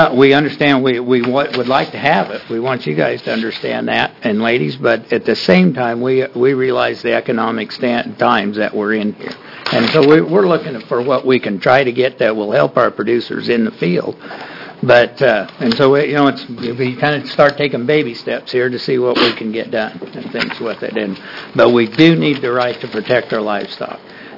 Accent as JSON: {"language": "English", "region": "Oregon", "country": "United States", "said": "from Wallowa County, and I am the Oregon Cattlemen's Wolf Committee Chair."}